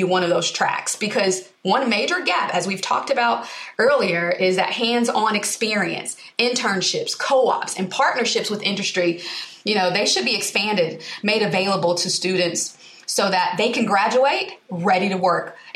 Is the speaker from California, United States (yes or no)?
no; Alabama, United States; I'm from Alabama, and my aunt is the associate dean at a community college.